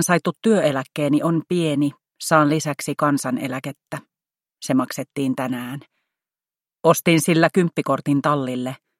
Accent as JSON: {"language": "Finnish", "town": "Raisio", "region": "Southwest Finland", "country": "Finland", "tie": "born or raised there", "said": "Olen kotoisin Raisiosta, Turun naapurista. Vaatimaton kotimökkini oli muutaman sadan metrin päässä Turun rajasta, ison ojan rajaaman pellon reunassa."}